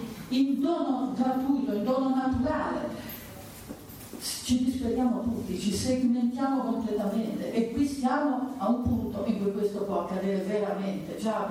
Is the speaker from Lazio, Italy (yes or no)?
yes; Monte Porzio Catone, Lazio, Italy; Noi veniamo, voi da Cave, noi da Monteporzio, altri da Gallicano che vengono, abbiamo tutti questa fretta di riunirci